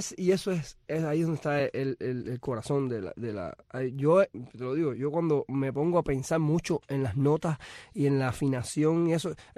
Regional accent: Havana, Cuba; yo me crié en Alamar, que estaban las zonas de todos los barrios de La Habana estaban metidos ahí, yo me crié entre todo tipo de gente

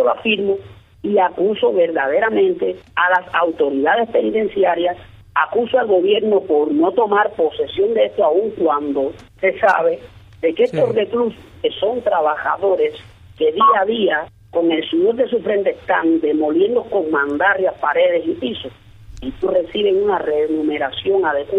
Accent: Guantánamo, Cuba; deportado de mi provincia de Guantánamo porque soy natural de Guantánamo.

